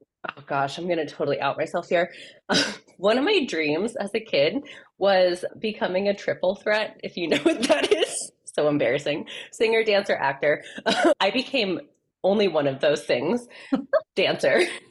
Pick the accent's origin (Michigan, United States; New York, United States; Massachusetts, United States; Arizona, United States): Arizona, United States; Flagstaff; living in Flagstaff, growing up in Flagstaff, and now it's where I currently live, which we'll talk about.